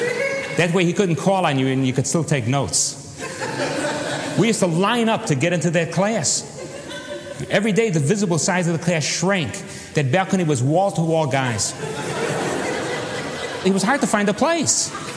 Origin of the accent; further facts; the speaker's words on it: Chicago, Illinois, United States; I'd closed a chapter on the Jewish boy growing up in Chicago and opened a more sophisticated chapter